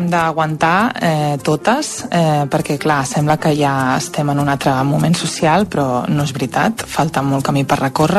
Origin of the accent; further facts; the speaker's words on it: Parets del Vallès, Catalonia, Spain; tinc 38 anys, sóc de Parets